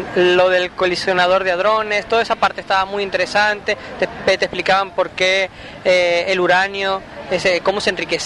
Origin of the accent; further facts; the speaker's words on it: Tenerife, Canary Islands, Spain; vengo de España, de la comunidad canaria, Tenerife, a visitar al Tecnópolis aquí en Buenos Aires